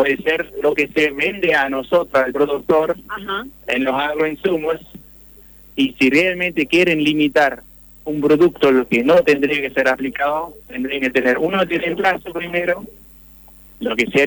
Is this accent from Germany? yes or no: yes; Germany; now in Argentina; yo soy productor tambero, tenemos un tambo ahí en la zona del Ramblón. Soy alemán, vivo hace 25 años en Argentina